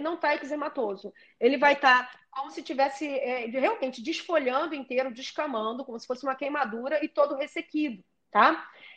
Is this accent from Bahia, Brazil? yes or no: no; Rio de Janeiro, Brazil; Eu sou do Rio, então raças que eu vejo muito aqui